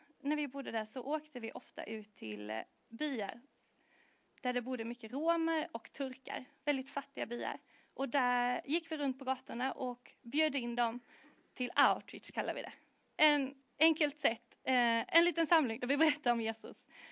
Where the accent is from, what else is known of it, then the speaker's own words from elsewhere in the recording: Växjö, Kronoberg County, Sweden; Vi bor i Växjö sedan 5 år tillbaka nu, men jag är uppvuxen i Växjö. En Växjöflicka, som någon kallade mig. För mig har alltid tron och kyrkan varit en självklarhet.